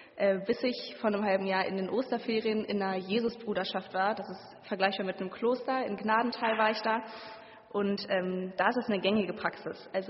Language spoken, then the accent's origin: German; Bielefeld, North Rhine-Westphalia, Germany; born there; aber gebürtig komme ich aus Bielefeld.